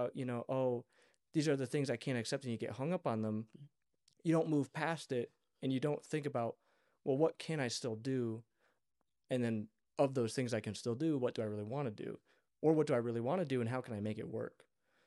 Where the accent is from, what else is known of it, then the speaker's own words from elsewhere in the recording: Detroit, Michigan, United States; yeah, I'm from like the Detroit area